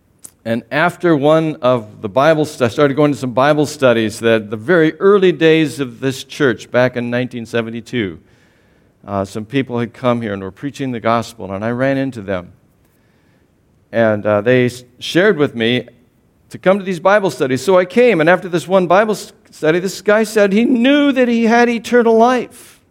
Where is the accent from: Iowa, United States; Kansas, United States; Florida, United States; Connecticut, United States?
Iowa, United States; I grew up in Eastern Iowa, like I said, I came to Iowa State University